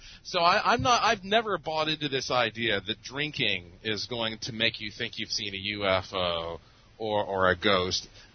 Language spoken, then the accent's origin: English; Milwaukee, Wisconsin, United States; Yeah, but hey, I came from Beer City, so I was kind of screwed, right?